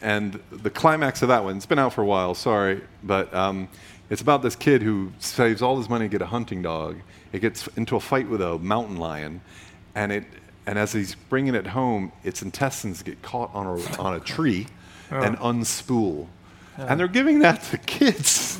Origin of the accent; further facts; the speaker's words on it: the South, United States; And, you know, I grew up in the South, and that's not unusual for people to talk about the dead and the ghosts.